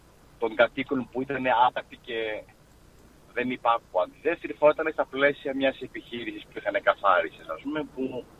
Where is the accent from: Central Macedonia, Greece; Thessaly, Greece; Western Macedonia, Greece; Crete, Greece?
Western Macedonia, Greece; Mesovouno; Έχει να κάνει με το Μεσόβουνο Κοζάνης, ένα χωριό της Κοζάνης.